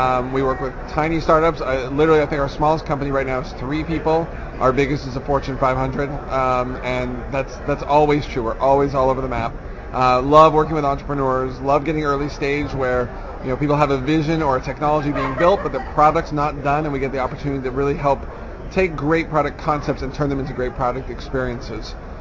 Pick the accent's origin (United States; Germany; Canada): Canada; the opportunity to come do one here in Vancouver, being a Canadian, it's just kind of this nice synergy